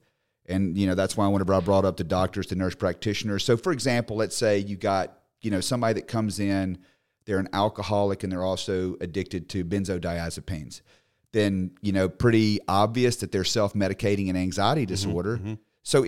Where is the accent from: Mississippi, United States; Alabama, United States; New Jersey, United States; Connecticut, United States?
Mississippi, United States; So I was raised in North Mississippi, went first through 12th grade to a school very similar to Hebron.